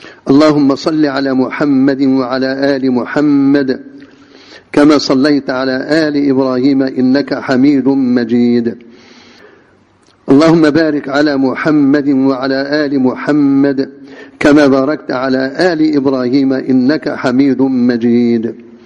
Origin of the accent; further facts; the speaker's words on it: Egypt; والله عندنا في مصر هنا